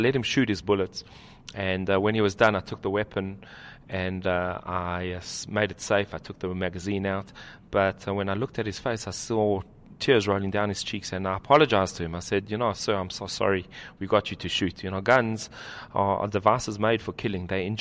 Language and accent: English; United States; Now, although I'm American, I believe the home of the Jewish people is the land of Israel.